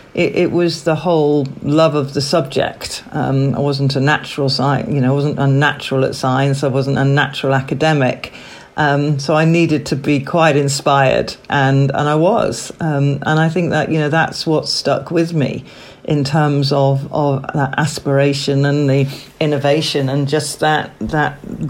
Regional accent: North West England, United Kingdom; Yes, and I only came to King Edward's for sixth form.

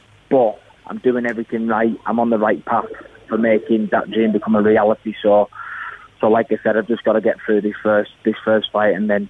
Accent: St Helens, North West England, United Kingdom; we're born and bred on rugby league growing up in St Helens.

